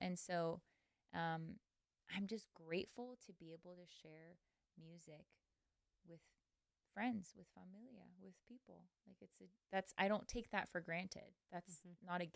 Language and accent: English; Chino, California, United States; now in Nashville, United States; I remember having that experience when I first moved to Nashville, because growing up in Chino, California, where it's like a lot of smog and it's the valley, like you can't see the stars.